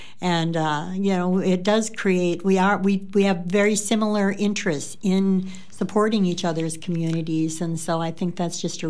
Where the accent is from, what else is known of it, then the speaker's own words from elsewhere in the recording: Lansing, Michigan, United States; I grew up in Lansing, or I grew up in the country outside of Lansing, and at the time, even going to school there, we had very little contact with the other side of the river.